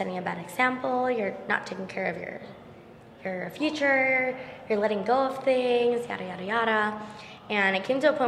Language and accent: English; Philippines; But I am Filipino. And, Filipino moms, they, like, want you to become a nurse.